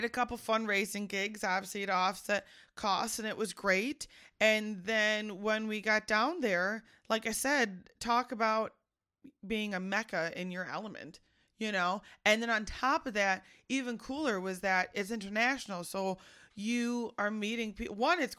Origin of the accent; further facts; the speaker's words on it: Waukegan, Illinois, United States; I'm from Lake County, out in Waukegan specifically.